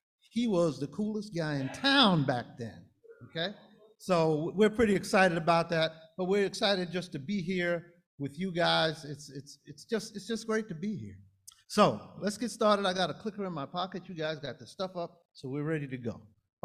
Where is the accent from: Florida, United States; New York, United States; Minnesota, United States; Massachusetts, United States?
New York, United States; Brooklyn; we are originally from New York. We're original New Yorkers. We were born right across the river in Brooklyn. Brooklyn, USA, that's right.